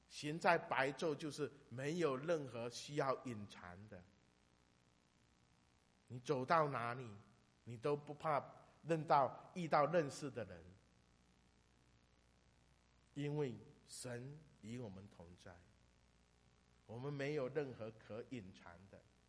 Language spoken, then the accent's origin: Chinese; China; 我是来自中国大陆的